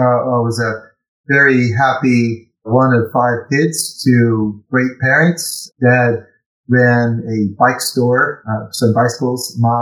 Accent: Litchfield, Connecticut, United States; The oldest law school in America is not far from my hometown, Litchfield.

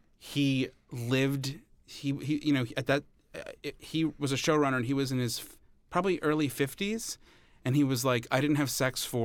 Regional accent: New York, United States; It's because it's like they look to me like the guys I grew up with on on Long Island.

